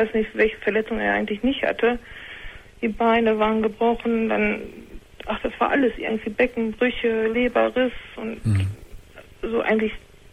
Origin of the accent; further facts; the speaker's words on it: Paderborn, North Rhine-Westphalia, Germany; Weil die kommen aus Lübeck und ich komme aus Paderborn und ist ja auch eine Entfernung.